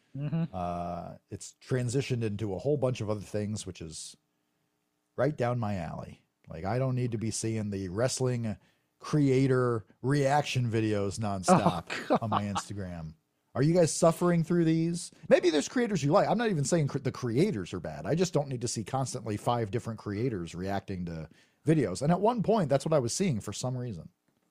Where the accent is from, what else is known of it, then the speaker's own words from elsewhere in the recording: Fort Wayne, Indiana, United States; it is happening in my hometown of Fort Wayne, Indiana, of all places.